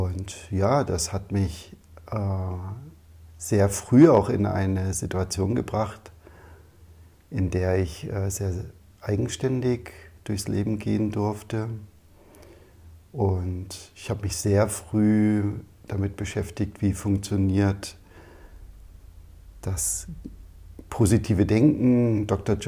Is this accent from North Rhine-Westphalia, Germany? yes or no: no; Fallersleben, Lower Saxony, Germany; also born or lived in Wolfsburg; Geboren bin ich in Wolfsburg und aufgewachsen in Fallersleben. Das ist so ein kleines, beschauliches Örtchen.